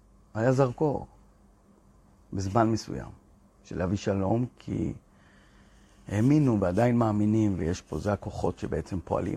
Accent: Bat Yam, Tel Aviv District, Israel; רות בבת ים, עיר הולדתי.

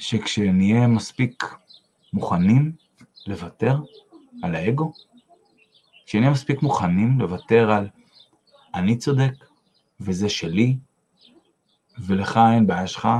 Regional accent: Beit Arye, Judea and Samaria, Israel; also born or lived in Givatayim; כשהייתי בן 10, גרתי בגבעתיים, נולדתי בגבעתיים, ובגיל 10, זה היה בשנת 81, עברנו בית לבית אריה, וההורים שלי היו ממקימי בית אריה.

